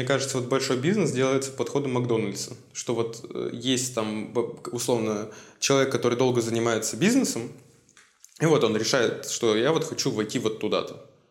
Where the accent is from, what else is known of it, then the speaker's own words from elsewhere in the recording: Izhevsk, Udmurtia, Russia; А я не из Москвы, я из такого маленького города под названием Ижевск, ну, маленького относительно.